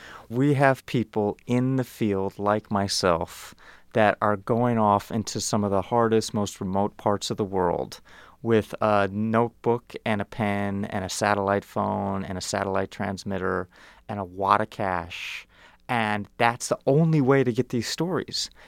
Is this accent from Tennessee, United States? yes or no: no; Evanston, Illinois, United States; I grew up in Evanston, Illinois